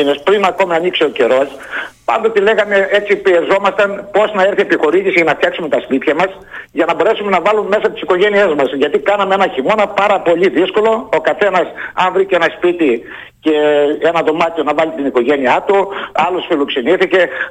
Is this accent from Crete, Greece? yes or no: no; Keramidi, Thessaly, Greece; Ναι, εγώ από το Κεραμίδι είμαι, κάτω από το Κεραμιδίου είμαι.